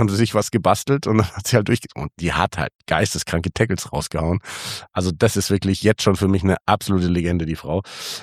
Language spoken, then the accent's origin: German; Munich, Bavaria, Germany; wir sind Münchner und gehen jedes Jahr aufs Oktoberfest.